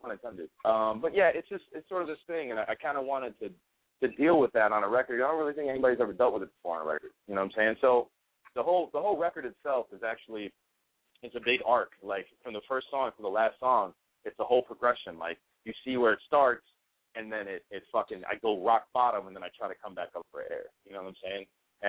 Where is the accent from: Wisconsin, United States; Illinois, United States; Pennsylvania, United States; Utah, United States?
Illinois, United States; Chicago; I grew up in Chicago when, you know, house music in Chicago was just being birthed.